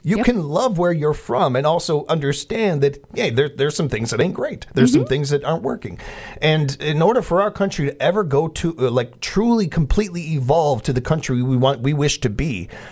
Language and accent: English; Chicago, Illinois, United States; You know I'm from Chicago. You know I love being from there. That's my city. I love that place.